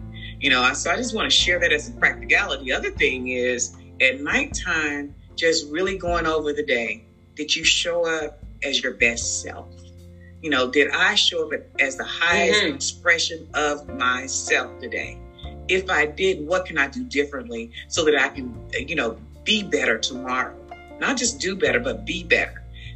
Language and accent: English; Marietta, Arkansas, United States; I call that other person inside of me … because that's who I grew up in Marietta, Arkansas.